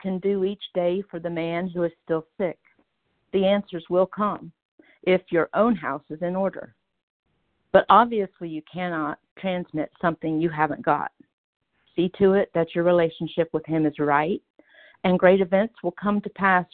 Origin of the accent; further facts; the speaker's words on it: South Carolina, United States; I am from South Carolina.